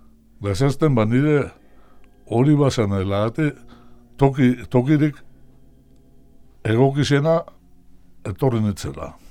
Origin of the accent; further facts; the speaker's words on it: Ondarroa, Basque Country, Spain; eta Ondarrutik gatoz, neute beste lagun bat.